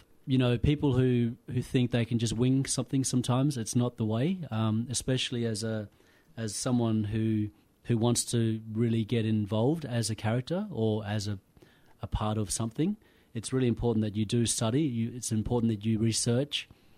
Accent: Western Australia, Australia; now in Melbourne, Australia; And unfortunately, being from the Kimberleys, there's really not much, and the Pilbara, I can't forget that, because I was brought up in the Pilbara, but my roots come from the Kimberleys.

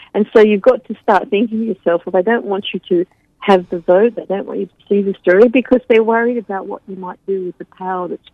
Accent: New South Wales, Australia; born there; because I was born in New South Wales, clearly from convict stock

